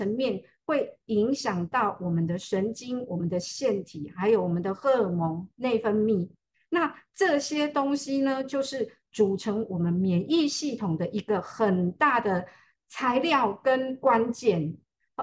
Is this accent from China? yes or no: yes; China; 我们东方人我们就会讲，我们中国人我们就会讲，还有身心灵。